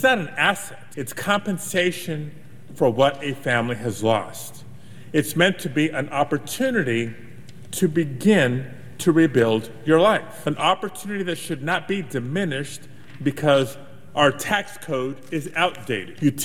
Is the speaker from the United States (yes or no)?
yes; California, United States; In my home state of California